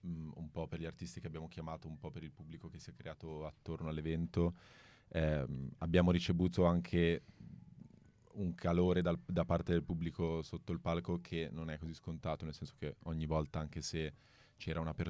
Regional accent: Varese, Lombardy, Italy; il venerdì e il sabato siamo tutti di Varese

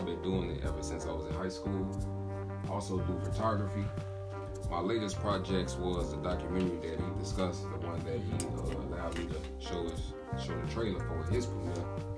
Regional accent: Chicago, Illinois, United States; I'm from Chicago, born and raised on the west side of Chicago.

